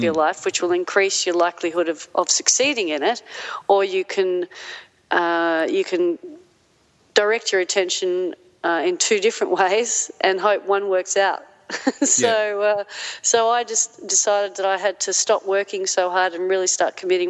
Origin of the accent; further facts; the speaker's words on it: Manly, New South Wales, Australia; I think it's one of the great life lessons that I've received from growing up in Manly is to never forget where you come from.